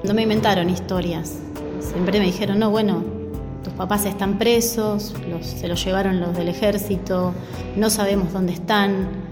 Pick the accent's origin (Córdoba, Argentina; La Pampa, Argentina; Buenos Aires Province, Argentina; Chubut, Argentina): Buenos Aires Province, Argentina; Castelar; Yo nací en Castelar, me crié en Castelar, mis viejos eran de Castelar